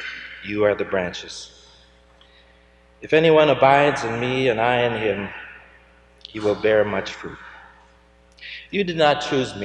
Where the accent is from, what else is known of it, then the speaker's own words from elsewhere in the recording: Columbus, Indiana, United States; I come from Columbus, Indiana, where there is some rather well-known architecture, but a lot of it leaks.